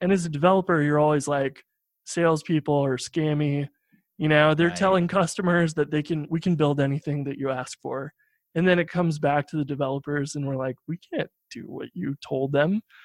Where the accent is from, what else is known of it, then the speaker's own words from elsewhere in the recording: Midwest, United States; now in New York City, United States; And I grew up in the Midwest and like no car in New York City was really weird.